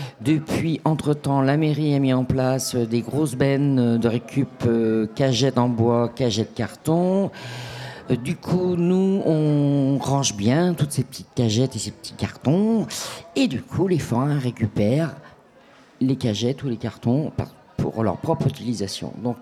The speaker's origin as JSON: {"language": "French", "town": "Lyon", "region": "Auvergne-Rhône-Alpes", "country": "France", "said": "j'habite depuis 30 ans dans la région, je viens de la région de Lyon sinon."}